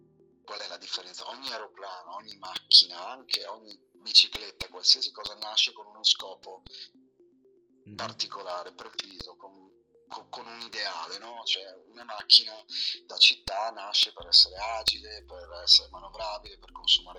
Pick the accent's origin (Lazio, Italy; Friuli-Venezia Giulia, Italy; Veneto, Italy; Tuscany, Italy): Friuli-Venezia Giulia, Italy; Leonacco; Io sono friulano, di un paesino in campagna a nord di Udine, si chiama Leonacco, non l'avrai mai sentito, è un paesino proprio molto rurale, molto tranquillo, molto sereno, a nord di Udine, in Friuli.